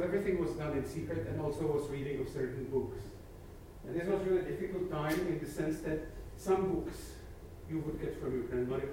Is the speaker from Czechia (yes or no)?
yes; Prague, Czechia; English is a second language; moved away; They say, where are you from? I said, I'm from the country which doesn't exist anymore. And they say, what country is that? And it was a country of Czechoslovakia.